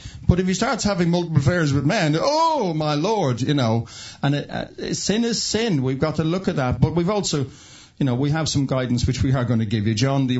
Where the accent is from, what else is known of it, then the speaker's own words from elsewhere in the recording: Canada; Because I come from North America and Canada, where the viewpoint would be quite aggressively... quite orthodox.